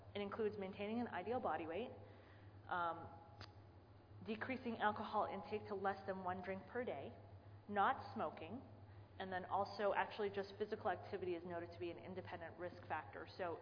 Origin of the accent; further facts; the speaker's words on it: Canada; I'm from Canada, but not the French part.